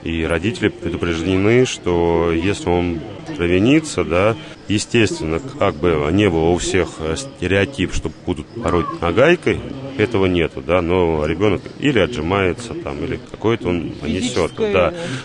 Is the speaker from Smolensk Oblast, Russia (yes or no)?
no; Azov, Rostov Oblast, Russia; я вот донской казак, да, я сам родом с Азова.